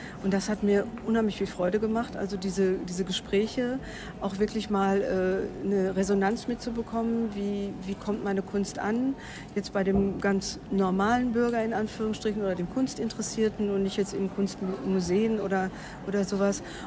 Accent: Nordkirchen, North Rhine-Westphalia, Germany; ich komme aus Nordkirchen

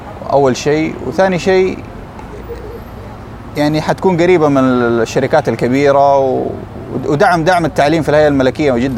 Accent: Jeddah, Makkah Province, Saudi Arabia; من مواليد جدة، مدينة جدة ومن الرخاء والشدة، ودارس في جدة وقضيت عمري في جدة، خريج ثانوية أم القرى بجدة شارع صاري.

